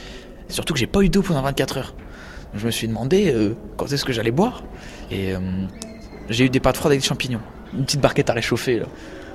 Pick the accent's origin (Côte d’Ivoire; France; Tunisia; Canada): France; que j'étais pas un français, alors que je suis français.